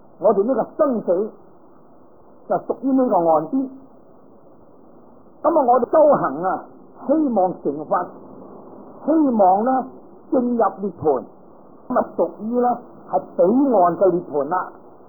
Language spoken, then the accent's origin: Cantonese; Guangdong, China; 佢唔系同我哋广东人咁啦